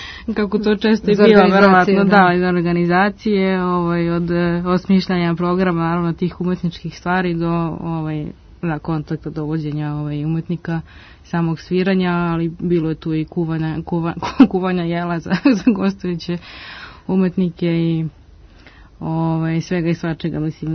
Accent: Vršac, Vojvodina, Serbia; ja sam u stvari poreklom iz Vršca i porodica ima vinograd, vinariju

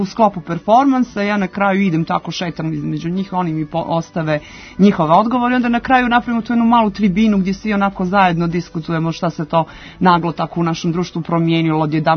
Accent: Montenegro; pošto ja dolazim iz Crne Gore

